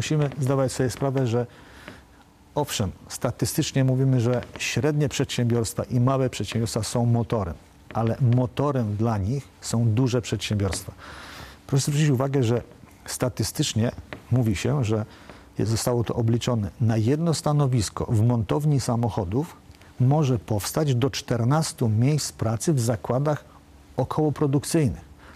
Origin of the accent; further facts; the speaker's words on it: Siemiatycze, Podlaskie Voivodeship, Poland; Ja pochodzę z niewielkiej miejscowości Siemiatycze.